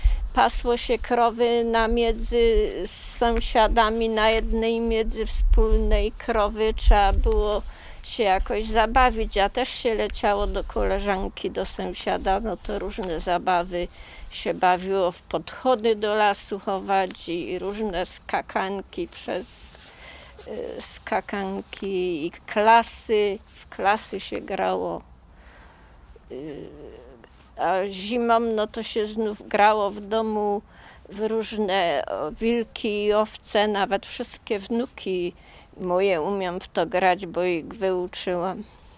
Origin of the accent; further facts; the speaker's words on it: Lesser Poland, Poland; mieszkam tu od urodzenia, urodziłam się w 1948 roku, chodziłam do szkoły do Targanic